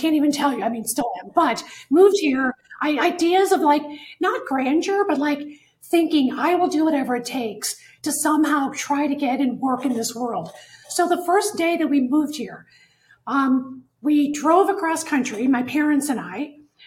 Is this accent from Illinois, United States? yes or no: yes; Chicago, Illinois, United States; You know, I grew up in Chicago in an era where the mayor there, Richard Daley, wouldn't allow filming.